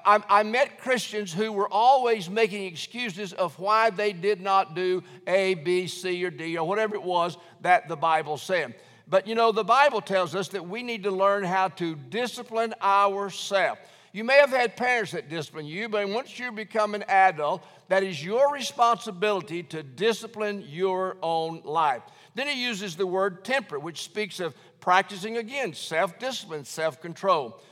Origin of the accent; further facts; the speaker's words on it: Alabama, United States; I was born in Alabama, and I grew up in Alabama.